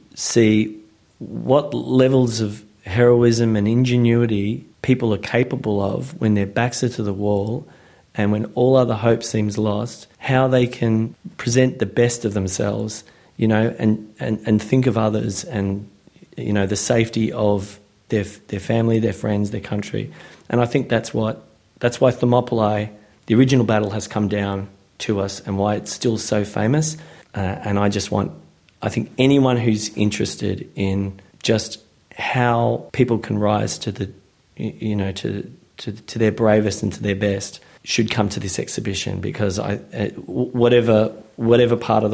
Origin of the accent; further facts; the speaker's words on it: Melbourne, Victoria, Australia; I grew up in Melbourne. I had a lot of Greek-Australian friends growing up.